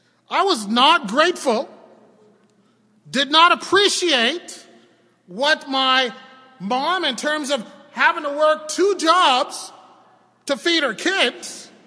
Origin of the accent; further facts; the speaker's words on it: Toronto, Ontario, Canada; I grew up in Toronto in a rough neighborhood.